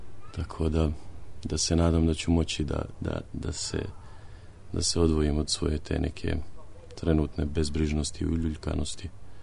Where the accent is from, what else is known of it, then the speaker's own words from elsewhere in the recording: Trebinje, Republika Srpska, Bosnia & Herzegovina; ja dolazim iz Trebinja, gdje rođen sam 93. godine u toku rata